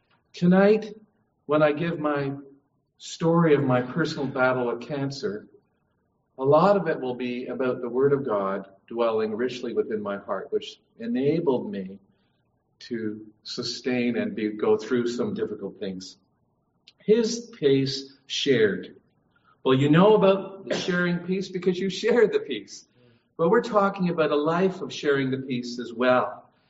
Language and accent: English; Canada; One of the things that I love about being a Canadian, there's lots which I'm embarrassed about being a Canadian, but there's lots that I love.